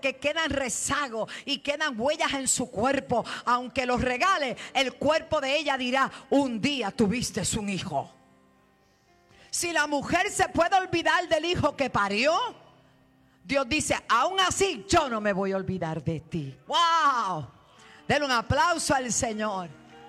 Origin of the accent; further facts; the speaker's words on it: Puerto Rico; Yo me siento segura cuando llego a mi tierra.